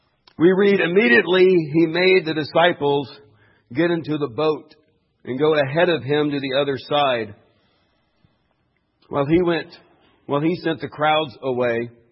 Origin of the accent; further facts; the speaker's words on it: Arkansas, United States; You can tell I'm from Arkansas, out of town anyway.